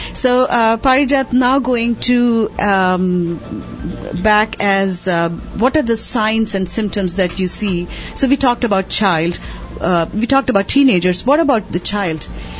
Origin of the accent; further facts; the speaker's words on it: India; we never, growing up in India or any other countries, we never came up with that concept